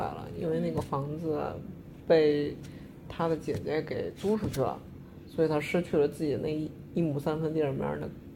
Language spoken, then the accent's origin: Chinese; Beijing, China; 我虽然我是本地的，但因为我是租房的